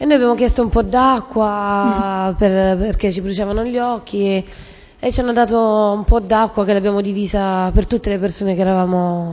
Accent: Taranto, Apulia, Italy; erano di Taranto, sono di Taranto pure loro.

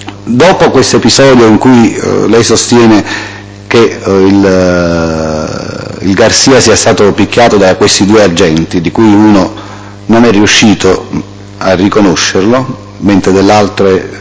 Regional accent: Naples, Campania, Italy; No, sono io che vengo da Napoli.

